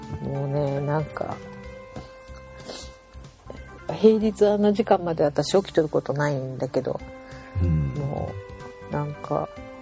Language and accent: Japanese; Izumo, Shimane, Japan; あのそれこそ地元の出雲空港から米子空港、岡山空港とかでね見て回って